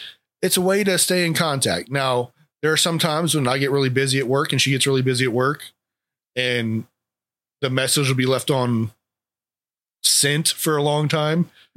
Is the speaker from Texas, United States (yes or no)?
no; Kissimmee, Florida, United States; that's three of our things we love: Publix, Florida, and my hometown, Kissimmee.